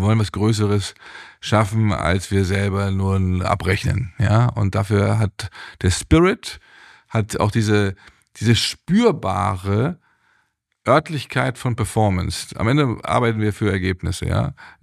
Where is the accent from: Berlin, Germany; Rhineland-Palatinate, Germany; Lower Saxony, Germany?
Lower Saxony, Germany; Wolfsburg; also born or lived in Bogotá, Colombia; Geboren in Bogota, Kolumbien, aufgewachsen in Wolfsburg.